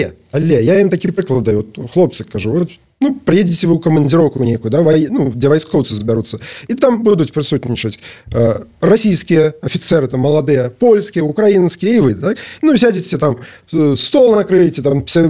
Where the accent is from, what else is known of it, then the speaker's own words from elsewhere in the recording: Belarus; И мы, белорусы, все ж цікавы россиянам